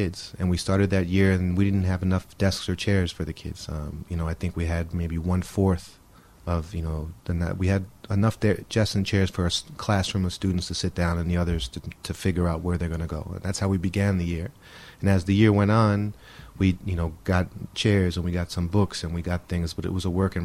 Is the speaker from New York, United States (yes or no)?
yes; Somers, New York, United States; So I grew up in a small town called Somers, New York, on the border. It's in the northern edge of Westchester. It's on the border of Connecticut.